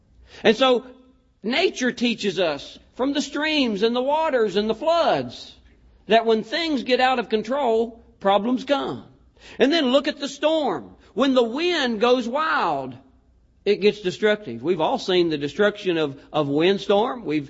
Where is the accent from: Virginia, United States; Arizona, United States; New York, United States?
Virginia, United States; I grew up in Virginia. And in Virginia, we have a lot of mountains and hills.